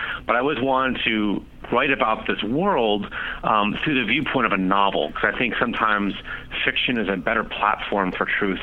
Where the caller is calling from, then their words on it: Washington, District of Columbia, United States; Washington, D.C.